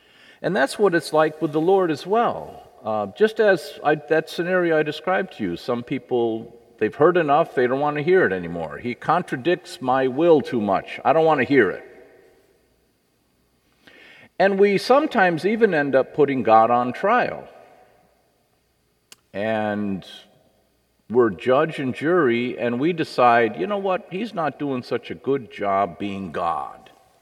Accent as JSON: {"language": "English", "region": "Minnesota", "country": "United States", "tie": "born or raised there", "said": "a elderly woman at the parish where I grew up in Minnesota"}